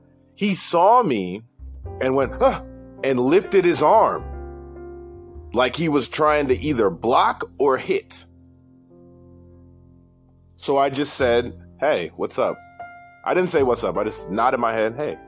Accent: United States; born there; Now, I'm an American citizen, was born here.

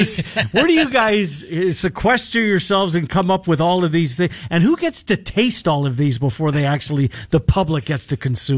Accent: Canada; now in United States; I'm from Canada and I've never eaten poutine in my life.

